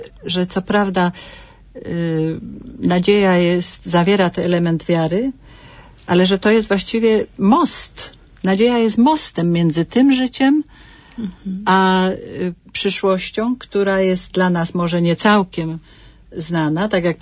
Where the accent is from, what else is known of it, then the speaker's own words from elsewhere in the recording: Poznań, Greater Poland Voivodeship, Poland; Więc przede wszystkim jestem poznanianką z Jeżyc.